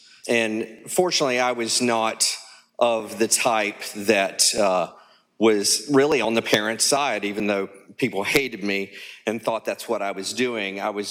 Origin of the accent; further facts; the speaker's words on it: Spartanburg, South Carolina, United States; I'm from Spartanburg, South Carolina. Today, I'm 56 years old.